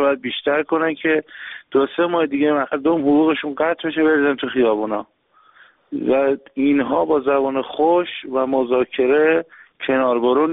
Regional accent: Iran; به عنوان یه ایرانی ساکن ایران

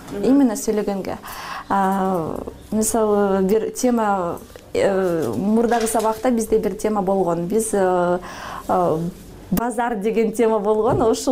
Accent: Kazakhstan; now in Bishkek, Kyrgyzstan; Атам немис, негизи апам орус. Анан мен өзүм Казакстандан келгем. Азыр Бишкекте болгонума уже 10 жылдан ашты.

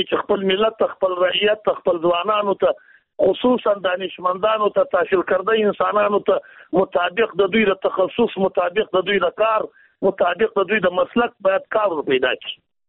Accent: Jowzjan, Afghanistan; زه د بادغیس نه یم، د جوزجان څخه یم.

